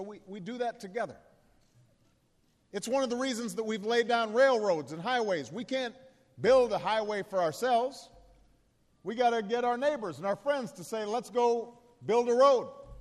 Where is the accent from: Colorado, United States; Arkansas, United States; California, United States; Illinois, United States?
Illinois, United States; I also agree with our first Republican president, a guy from my home state, a guy with a beard named Abraham Lincoln.